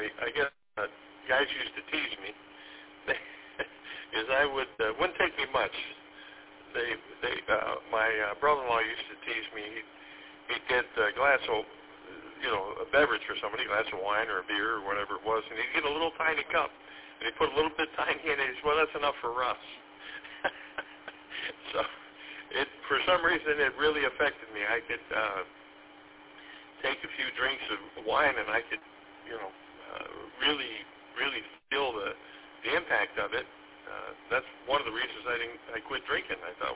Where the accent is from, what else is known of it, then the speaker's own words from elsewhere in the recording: East Coast, United States; I grew up on the East Coast, so we used to go on the East Coast of the United States, so we used to go surfing.